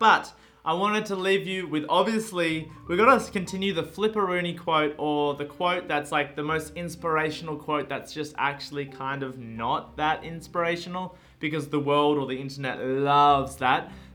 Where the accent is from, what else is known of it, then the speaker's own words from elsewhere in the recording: Australia; I grew up in Australia.